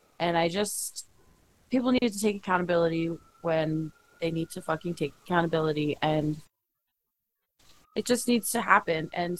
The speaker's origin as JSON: {"language": "English", "region": "Florida", "country": "United States", "said": "I am originally from Florida, which there's a big Hispanic community there"}